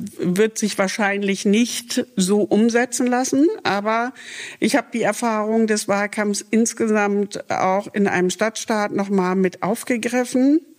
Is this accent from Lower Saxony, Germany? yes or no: yes; Lower Saxony, Germany; now in Bremen, Germany; ich komme zwar aus Niedersachsen, bin aber ja lange schon in Bremen verankert.